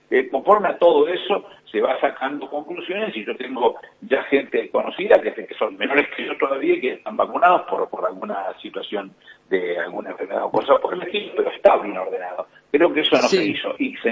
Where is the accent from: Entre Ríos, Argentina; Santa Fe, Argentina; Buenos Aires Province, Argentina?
Buenos Aires Province, Argentina; Quilmes; born there; now in Lomas de Zamora, Argentina; Y yo que soy nacido en Quilmes, y mi madre vive en Quilmes, y que no me despego de Quilmes ni al cañonazo